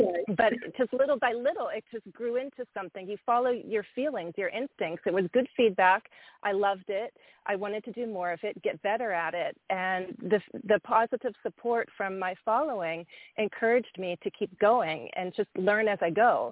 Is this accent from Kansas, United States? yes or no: no; Pennsylvania, United States; I'm American, but I thought I was going to teach Russian. So in college, I did decide to become a teacher. I got teacher certification. I got certified to teach Russian in secondary schools in my home state in Pennsylvania.